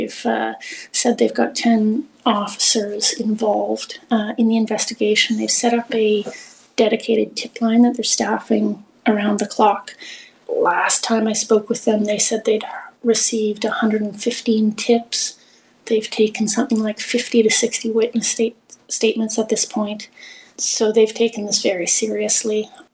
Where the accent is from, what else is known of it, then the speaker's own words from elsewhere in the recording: Manitoba, Canada; I grew up in Manitoba, just outside the city